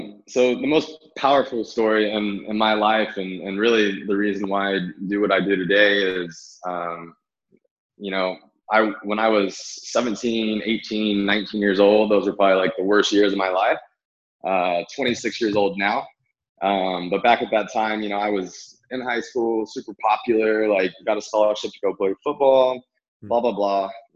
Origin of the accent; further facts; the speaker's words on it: Kansas, United States; when I came from Kansas and everybody found out about